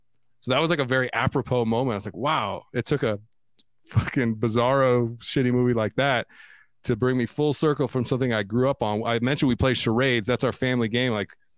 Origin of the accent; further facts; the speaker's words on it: Los Angeles, California, United States; My family growing up in Southern California, LA, all that, we always had somebody who was a friend of the family that was in movies